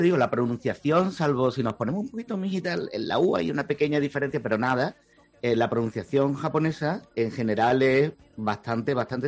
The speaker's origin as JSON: {"language": "Spanish", "town": "Seville", "region": "Andalusia", "country": "Spain", "said": "Digo, mira, yo soy de Sevilla y tal, pero yo de flamenco nada."}